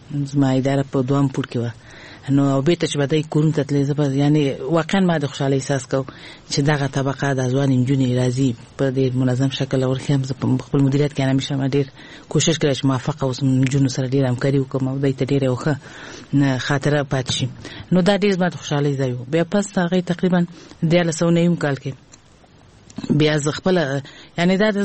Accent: Kabul, Afghanistan; طبعا زه په خپل هیواد کې لوی شوی ما، او ابتدایي ښوونځی ما د کابل په ښار کې، چې موږ د کابل ښار نه یو، یعنی زه د ولایت وایم، خو دلته زه لوی شوی ما د کابل په ښار کې مې ابتدایي زده کړې کړې دي.

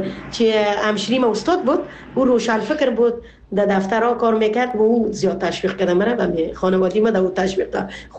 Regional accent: Afghanistan; now in Canada; ما تا شروع آمدیم در کانادا از افغانستان که بر آمدیم

